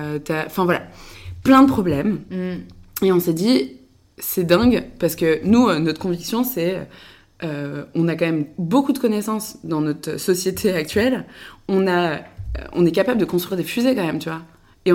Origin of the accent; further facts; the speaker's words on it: Le Mans, Pays de la Loire, France; also born or lived in Paris / Angers / Toulouse; Moi, je suis née à Paris, mais non, je suis après partie avec ma famille, on est parti au Mans. Donc j'ai fait une grande partie de mon enfance au Mans. J'ai fait mon lycée à Angers